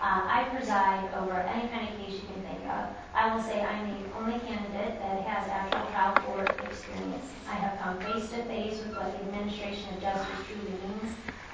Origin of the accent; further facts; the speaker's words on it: Edinburg, Illinois, United States; I grew up in Edinburgh, a very small town outside of Springfield, a town of 1,200. I was the first in my family to go beyond high school as well.